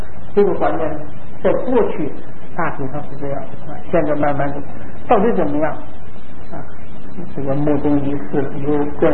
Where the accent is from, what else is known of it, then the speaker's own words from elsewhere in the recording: Beijing, China; 我们北方叫鸡子，这个人念我们土话的啊。鸡子就是鸡蛋的意思。尤其咱们北京人啊，天津人啊，都说鸡子。